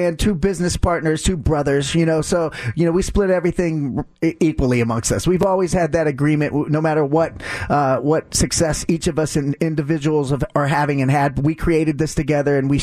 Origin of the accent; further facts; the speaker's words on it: Ohio, United States; And I'm from Northeast Ohio. The other guys are from Cincinnati, so she's right by close to where I'm from